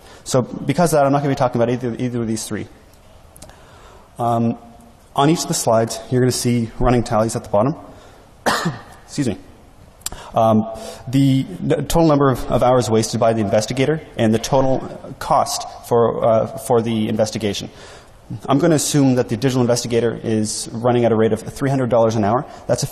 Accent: Canada; sorry, I'm Canadian

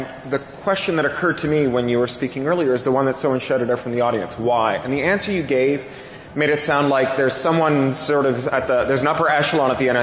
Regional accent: Canada; now in United Kingdom; as a Canadian who lives in the United Kingdom

